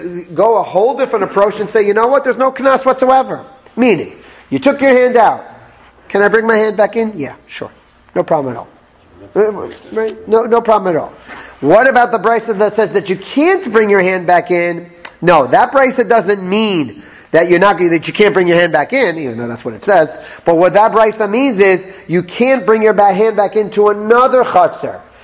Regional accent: Florida, United States; I said, officer, I'm really sorry. I'm from Florida. It's fine where I'm from.

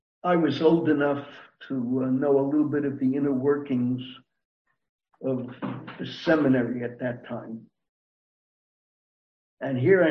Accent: United States; Although I was an American kid, third generation American, although my parents were born and bred in Harlem

